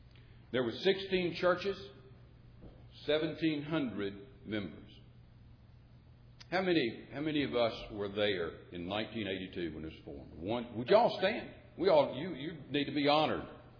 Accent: Southern US, United States; I'm a Southerner.

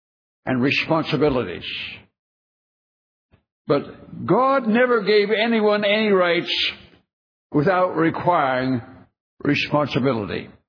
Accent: United States; I'm proud to say, I am an American. And I love my country.

